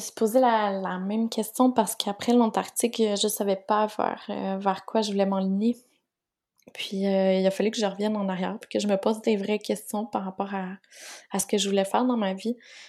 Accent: Quebec, Canada; Martin et moi, on était Québécois.

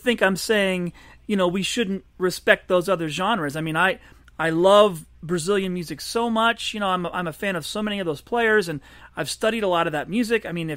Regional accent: United States; because I'm an American jazz musician. That's what I do. That's who I am, you know.

